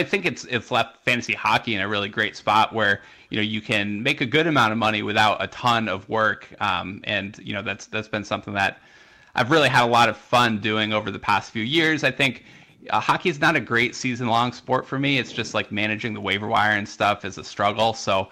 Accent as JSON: {"language": "English", "region": "New Hampshire", "country": "United States", "tie": "born or raised there", "said": "Yeah, I grew up in New Hampshire"}